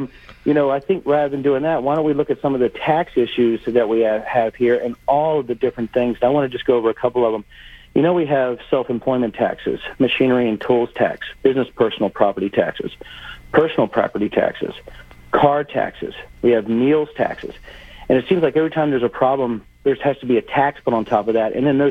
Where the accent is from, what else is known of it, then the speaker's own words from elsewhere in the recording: Manassas, Virginia, United States; Well, you know, I'm from Prince William County. You know I'm a Manassas native.